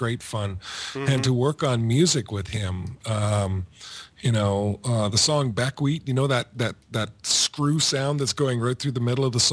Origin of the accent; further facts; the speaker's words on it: Canada; I'm Canadian, so I can take a stab at American politics and not get in too much trouble.